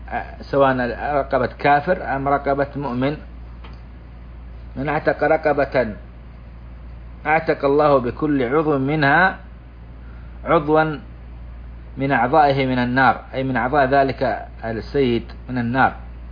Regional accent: Saudi Arabia; عندنا في بلادنا السعودية

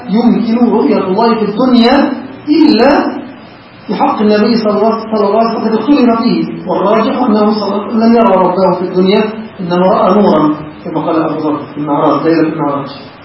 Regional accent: Egypt

